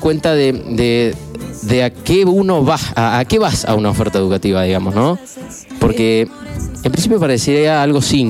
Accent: Tunuyán, Mendoza, Argentina; Sí, de Tunuyán, nosotros somos de Tunuyán

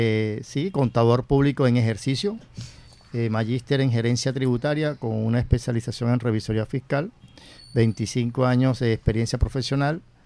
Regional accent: Barranquilla, Atlántico, Colombia; Bueno, como barranquillero no solamente es en la temporada de carnaval. Nosotros los barranquilleros nos gozamos el precarnaval, el carnaval, el poscarnaval y los preparativos del nuevo carnaval.

